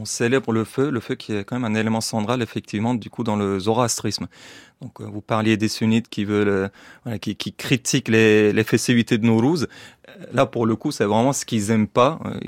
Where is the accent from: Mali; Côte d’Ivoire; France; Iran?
Iran; pour moi, quand j'ai grandi en Iran, c'était le seul moment de l'année où on était vraiment joyeux